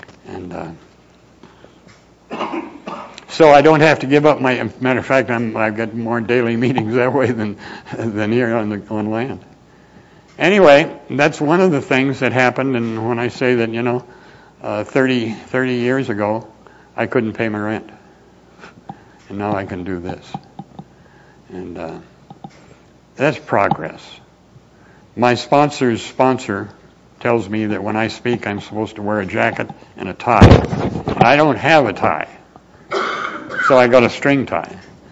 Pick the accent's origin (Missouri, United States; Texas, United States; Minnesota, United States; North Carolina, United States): Minnesota, United States; born there; And I was born in Minnesota.